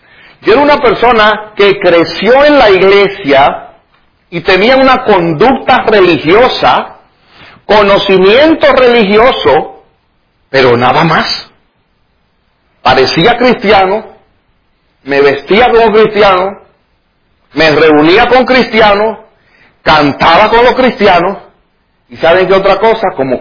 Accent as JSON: {"language": "Spanish", "country": "Dominican Republic", "said": "Hubo una revolución en mi país en el año 1965. Y en esa guerra civil había tanta muerte, tanta sangre, tanta necesidad."}